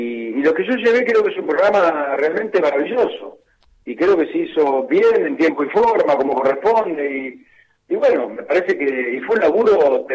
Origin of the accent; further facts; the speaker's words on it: Argentina; Somos todos argentinos